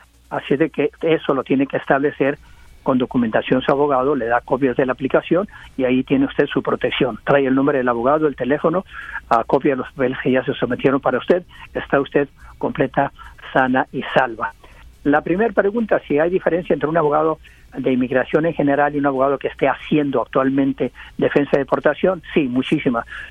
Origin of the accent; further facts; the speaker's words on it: Modesto, California, United States; born there; Nací en Estados Unidos, Modesto, California, el día 28 de febrero del año 1985.